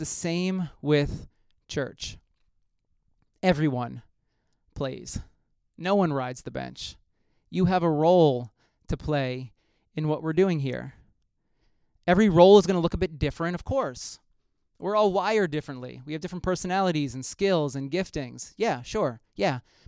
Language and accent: English; Somers, United States; I attended ASO when I was growing up in Somers.